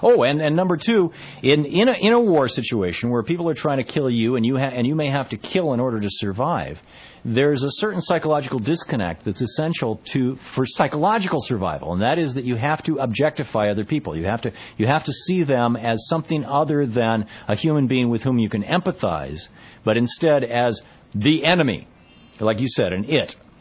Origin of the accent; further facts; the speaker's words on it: United States; I am frankly embarrassed as an American.